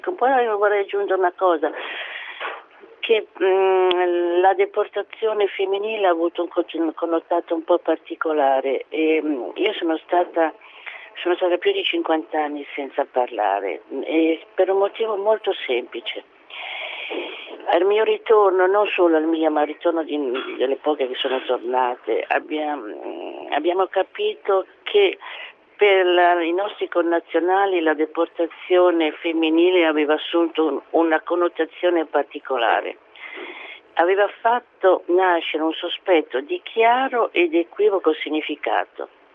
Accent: La Spezia, Liguria, Italy; now in Rome, Italy; Ma io sono della Spezia, anche se ora abito a Roma

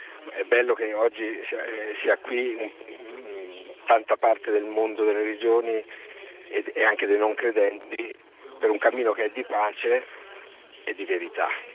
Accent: Assisi, Umbria, Italy; Abbiamo qui questo cuore, io sono di Assisi e qui lo sento battere oggi con molta forza

